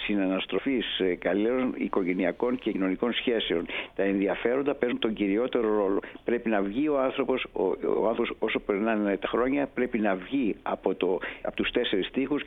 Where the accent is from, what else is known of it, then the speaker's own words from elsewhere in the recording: Greece; μας αφορά εμάς σαν Έλληνες